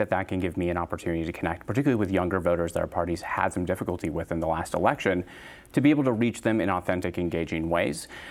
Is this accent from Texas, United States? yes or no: no; Two Rivers, Wisconsin, United States; born there